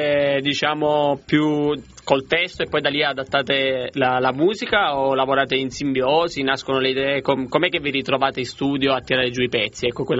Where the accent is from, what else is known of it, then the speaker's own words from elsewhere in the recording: Sicily, Italy; io sono siciliano, ok, non conosco bene qui la zona